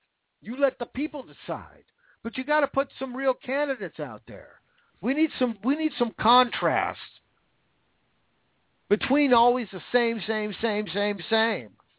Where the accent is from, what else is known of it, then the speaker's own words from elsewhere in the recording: Washington, United States; slobbers all over that Patty Murray, who's from my own home state, which makes me sick that people in my home state would vote for that.